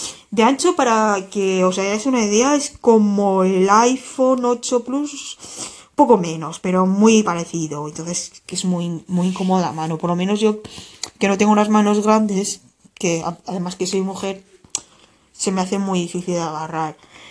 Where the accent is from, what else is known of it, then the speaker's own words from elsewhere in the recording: China; now in Valencia, Spain; yo soy china, soy atea